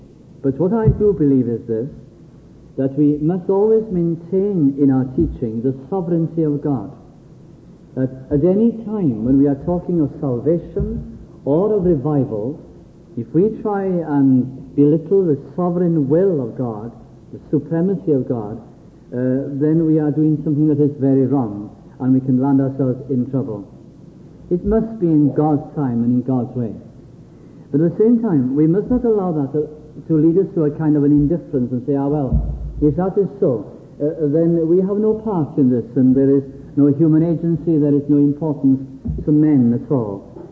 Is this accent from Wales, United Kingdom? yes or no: yes; Wales, United Kingdom; but has brought perhaps a new dimension that I would be put before being Welsh, being a Christian.